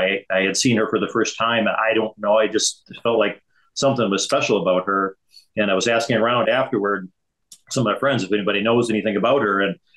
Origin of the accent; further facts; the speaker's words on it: Michigan, United States; it's kind of ironic that … and I both growing up in Michigan